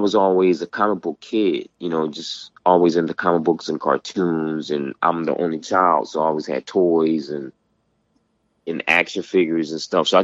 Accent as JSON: {"language": "English", "town": "Atlantic City", "region": "New Jersey", "country": "United States", "tie": "born or raised there", "said": "I grew up in Atlantic City, New Jersey."}